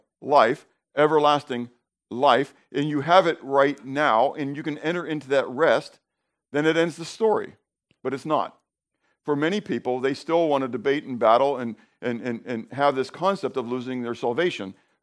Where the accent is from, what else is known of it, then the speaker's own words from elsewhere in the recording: Northeast, United States; I'm from the Northeast.